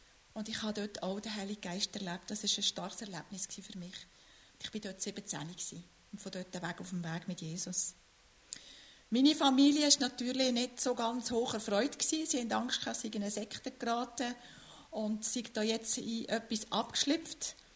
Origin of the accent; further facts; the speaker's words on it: Valais, Switzerland; wir haben dort, wo ich aufgewachsen bin, ich bin Walliserin ursprünglich, haben wir 2 Kirchen gehabt im Dorf.